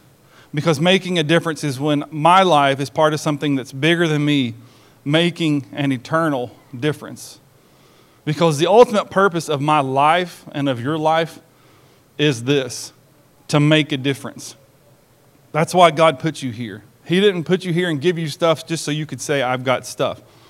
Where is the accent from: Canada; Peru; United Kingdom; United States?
United States; Tennessee; Where I grew up in East Tennessee, it was actually 72 degrees on Thursday